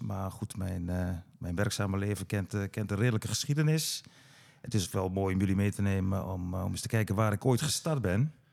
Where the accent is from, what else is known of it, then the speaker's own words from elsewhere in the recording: Gelderland, Netherlands; Ik ben een Achterhoeker.